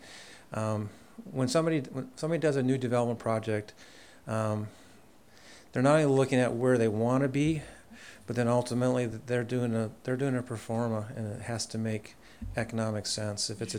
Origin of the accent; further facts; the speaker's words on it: Midwest, United States; now in California, United States; I've lived in California now for 28 years, and I grew up in the Midwest, and it was a little bit, it's a different environment.